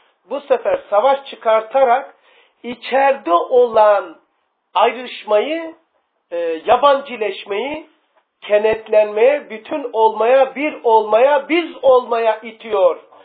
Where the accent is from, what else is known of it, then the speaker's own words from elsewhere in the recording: Black Sea Region, Turkey; Hele ben Karadenizliyim.